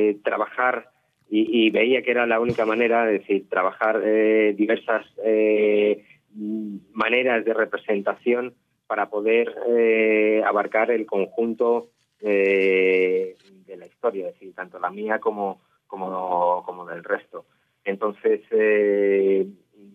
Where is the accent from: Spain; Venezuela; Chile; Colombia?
Spain; Madrid, Community of Madrid; also born or lived in London; el barrio de Chamberí, en el Hospital La Milagrosa, pero bueno, es decir, he crecido entre Madrid y Londres, he vivido muchísimo tiempo allí.